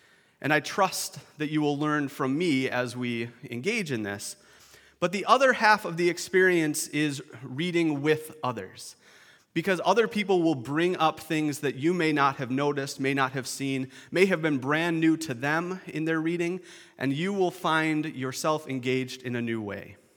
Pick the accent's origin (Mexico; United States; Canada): Canada; but I'm Canadian, and I'm really nice, so I'm not going to say anything about it.